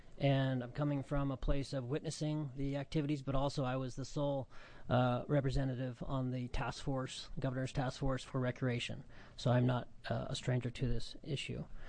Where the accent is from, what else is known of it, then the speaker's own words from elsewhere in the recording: Oregon, United States; I come from Jackson County.